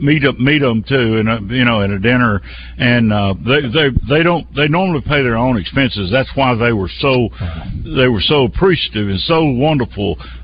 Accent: Grady, Arkansas, United States; and I'm from Grady and Tamo, so that was the connection. We were both from down in the South Arkansas

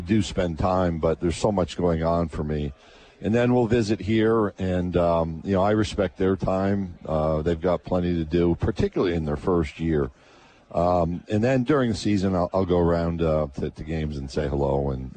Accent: Syracuse, New York, United States; I grew up outside Syracuse, New York.

